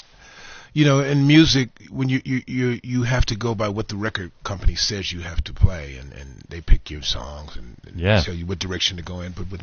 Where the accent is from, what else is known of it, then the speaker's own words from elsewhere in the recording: Chicago, Illinois, United States; You know, I grew up in Chicago. So, and then I would spend summers with him in New York.